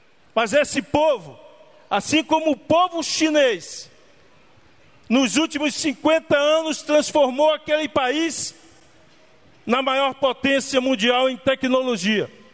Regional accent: Northeast Region, Brazil; para nós que somos do Nordeste brasileiro, esse estado

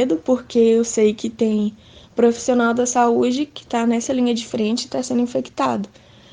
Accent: Minas Gerais, Brazil; moved away as an adult; now in Rio de Janeiro, Brazil; quando eu saí de Minas e vim para o Rio de Janeiro para cursar medicina

